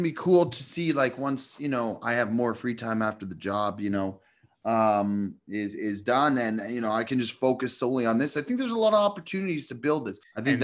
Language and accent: English; Canada; accent: Canadian; I am from Canada, yes.